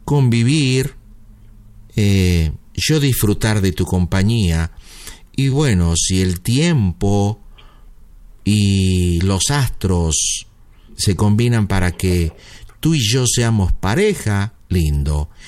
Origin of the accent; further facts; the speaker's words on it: Buenos Aires, Argentina; also born or lived in California; Yo nací en California, pero cuando tenía 3 años, mi madre me llevó a Buenos Aires, y bueno, porque mi madre es californiana, y yo opté y tuve el pasaporte americano porque así me correspondía, ¿verdad?